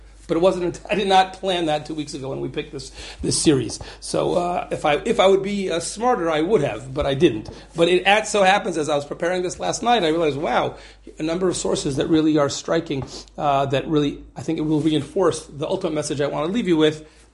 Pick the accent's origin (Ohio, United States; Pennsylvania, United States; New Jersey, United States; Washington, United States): Ohio, United States; I grew up in Ohio. There's a lot of grain there. I didn't grow up in Nebraska or not in Ukraine where there's even more grain.